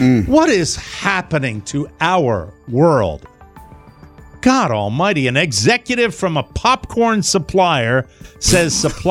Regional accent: Connecticut, United States; She's based in Connecticut, my home state.

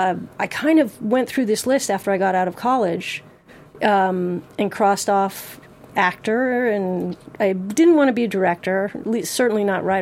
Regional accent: Los Angeles, California, United States; Well, I grew up in Los Angeles.

